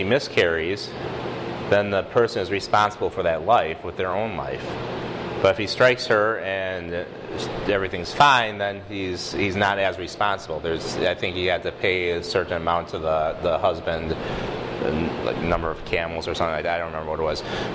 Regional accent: Wisconsin, United States; Yeah, I grew up in Wisconsin. Wisconsin doesn't.

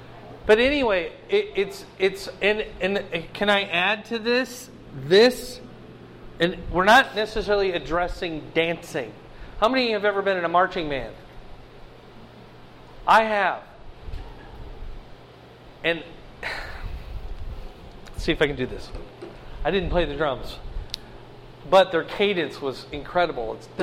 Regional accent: Fort Dodge, Iowa, United States; I grew up in Fort Dodge, and there was a guy named Carl King that wrote a lot of marching band music.

